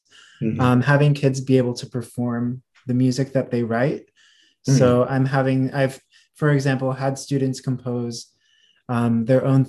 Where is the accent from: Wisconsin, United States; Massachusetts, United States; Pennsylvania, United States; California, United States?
Pennsylvania, United States; I'm from Pennsylvania. So we had PMEA, the district, regional, all-state choirs and orchestras.